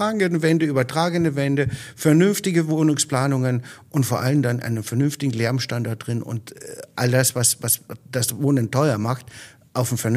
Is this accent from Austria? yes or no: yes; Austria; ich komme ja aus Österreich, ich komme vom Bauernhof. Unser Haus war aus dem 16. Jahrhundert. Wir haben einen großen Tischherd da drin gehabt in der Küche.